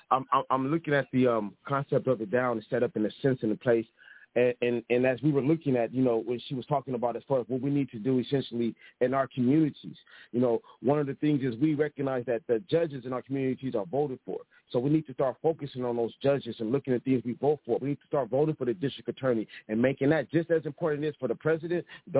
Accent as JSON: {"language": "English", "town": "Compton", "region": "California", "country": "United States", "tie": "born there", "said": "Because, you see, when I was born in Compton"}